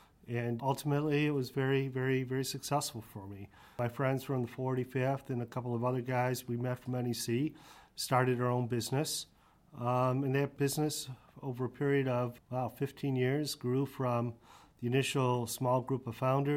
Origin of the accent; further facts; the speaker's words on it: Buffalo, New York, United States; I'm originally from Buffalo, a nice metropolitan